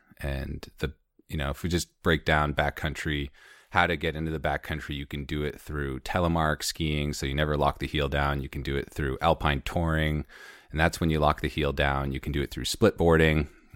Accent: Conway, New Hampshire, United States; also born or lived in Maine / San Diego / Baja / Madison, New Hampshire; now in Jackson, United States; I am coming from Jackson, New Hampshire, relatively new home. I grew up in Conway. I've had stints in Maine and San Diego, Baja, back to Madison, New Hampshire, and worked my way up to Jackson as of this last April, made a move here.

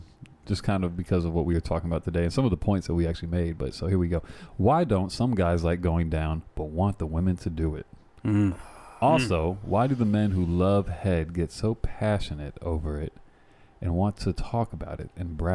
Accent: the South, United States; Growing up in the South, I've literally heard grown men like say

